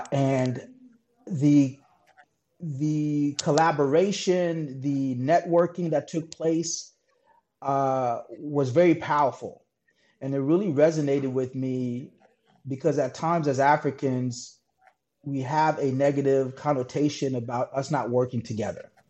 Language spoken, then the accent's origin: English; Chad; accent: Western; So a Chajin who's been uprooted. So because I carry a lot of my Western accent, but I learned to own that.